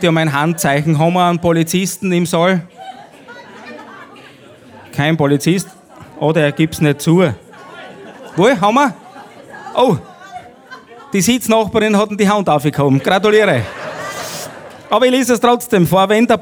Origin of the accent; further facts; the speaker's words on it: St. Martin im Sulmtal, Styria, Austria; aus St. Martin im Sulmtal, ich und meine Schwester, dort wo ich herkomme